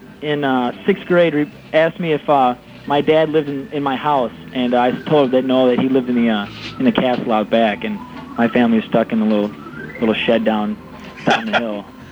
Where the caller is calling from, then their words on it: Oxford, Ohio, United States; I'm calling from Oxford, Ohio.